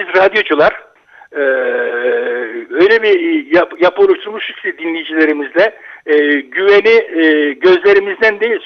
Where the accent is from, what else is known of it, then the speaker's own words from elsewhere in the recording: Tarsus, Mersin, Turkey; ben kendi memleketimde söyleyeyim, Tarsusluyum. Ama Almanya'da çalışıyorum. Doğduğum yerdeyim yani, doğduğum yerde evet.